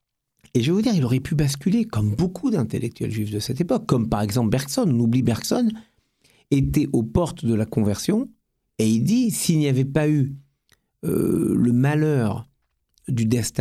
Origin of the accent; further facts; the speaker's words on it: France; Je crois que dans toutes nos fibres, nous sommes français avec cette obsession de faire en sorte que la France soit fidèle à elle-même.